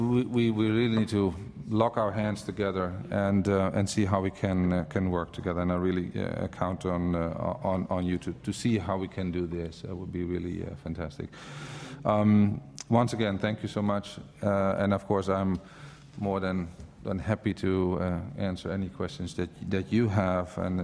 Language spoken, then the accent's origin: English; Senegal; I came from Senegal, West Africa.